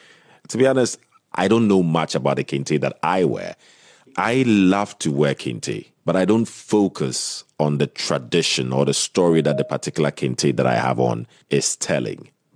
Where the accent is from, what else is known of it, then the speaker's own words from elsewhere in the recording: Ghana; Now, as a Ghanaian, I could go on and on